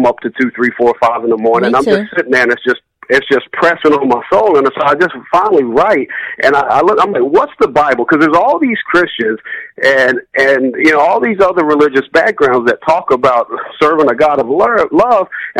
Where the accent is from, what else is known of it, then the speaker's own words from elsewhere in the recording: South Carolina, United States; now in Houston, United States; So when I came up, I grew up in South Carolina. Now I'm in Houston.